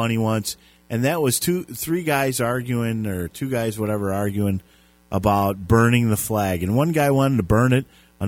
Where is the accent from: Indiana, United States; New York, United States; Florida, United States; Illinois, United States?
Illinois, United States; I'm from Illinois. I'm not from Arizona.